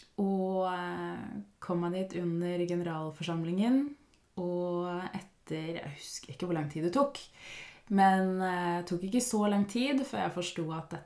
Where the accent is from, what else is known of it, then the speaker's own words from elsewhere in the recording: Oslo, Norway; Så jeg jo født og oppvokst I Oslo, Groruddalen. Og foreldrene mine kom til Norge I en veldig ung alder, 15-16, sent 70-tallet.